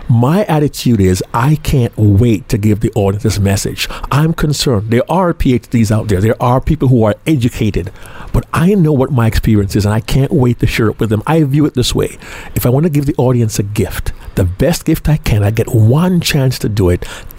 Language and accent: English; Jamaica; I was first introduced by an uncle of mine from my home country of Jamaica.